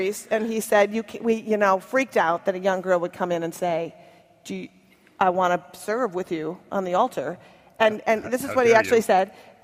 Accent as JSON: {"language": "English", "region": "Minnesota", "country": "United States", "said": "and I'm from Minnesota, and you go, he's nice, you know, I'll give him a chance."}